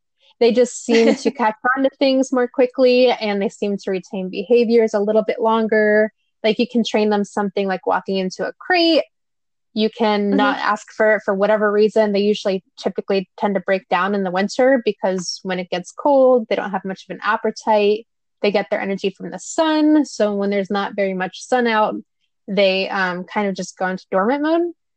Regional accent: Daytona Beach, Florida, United States; I'm originally from Daytona Beach, Florida. I studied marine biology.

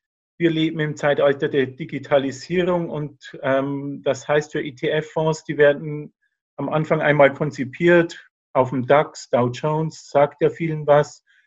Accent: Bavaria, Germany; now in Berlin, Germany; Woher ich komme, ähnlich wie du aus Bayern, lebe aber jetzt in Berlin.

